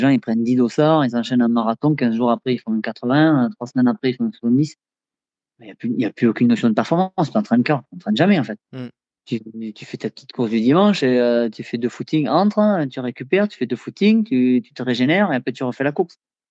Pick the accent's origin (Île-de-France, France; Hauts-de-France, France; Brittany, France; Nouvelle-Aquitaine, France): Nouvelle-Aquitaine, France; ici chez nous au Pays Basque